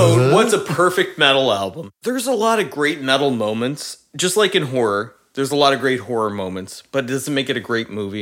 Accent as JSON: {"language": "English", "country": "Canada", "tie": "born or raised there", "said": "growing up in Canada, we had our own version of what was considered a late night talk show"}